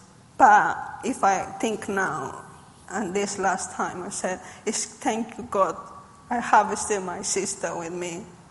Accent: Bolivia; first language Spanish; English is a second language; I am from Bolivia originally.

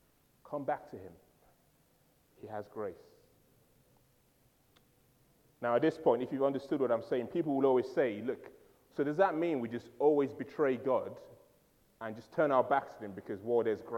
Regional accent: East of England, United Kingdom; You see, growing up in Essex, if we would have said to Abraham, you jammy dodger.

